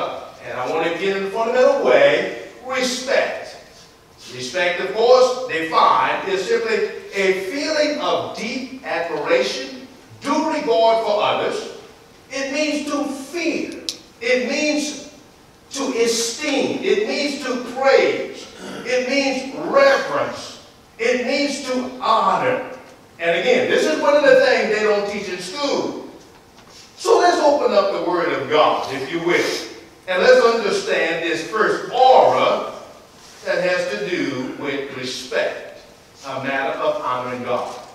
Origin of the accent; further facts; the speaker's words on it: New Orleans, Louisiana, United States; I can remember growing up in New Orleans, Louisiana, there was some serious electrical storm.